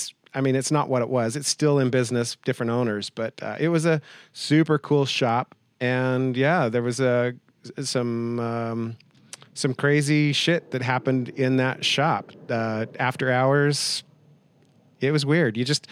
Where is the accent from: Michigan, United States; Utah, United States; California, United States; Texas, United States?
Utah, United States; Ogden; Yeah, born and raised in Ogden. I love Ogden.